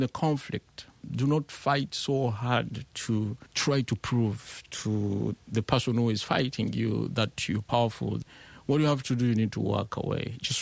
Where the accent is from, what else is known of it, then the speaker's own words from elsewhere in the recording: Bukavu, South Kivu, DR Congo; English is a second language; I was born and raised in Congo.